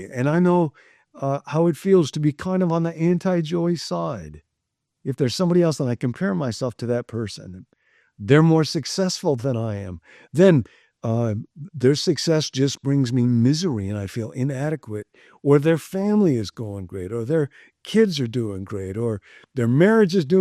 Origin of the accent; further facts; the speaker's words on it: Rockford, Illinois, United States; I grew up in Rockford, Illinois, and if you looked at the phone book back in Rockford